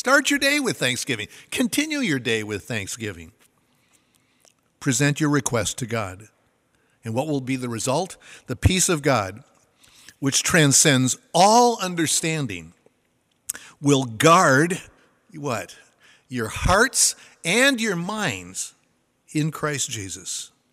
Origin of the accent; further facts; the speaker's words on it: Minnesota, United States; I'm from Minnesota, and when somebody asks you, would you like the last this, you're supposed to really say, that's code language.